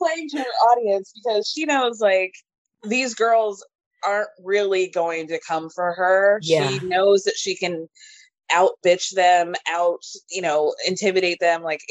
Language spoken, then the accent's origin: English; Georgia, United States; because I'm from Georgia. So I know that that's, like, an elite place